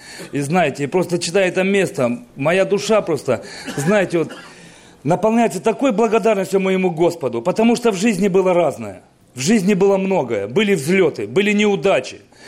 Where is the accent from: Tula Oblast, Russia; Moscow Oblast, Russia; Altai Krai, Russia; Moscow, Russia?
Altai Krai, Russia; Rubtsovsk; Но мы из Рубцовска приехали в гости.